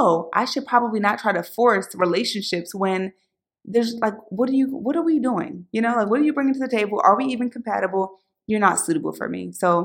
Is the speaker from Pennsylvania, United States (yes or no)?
yes; Philadelphia, Pennsylvania, United States; I know back when I was growing up in Philly, you know, just as a young girl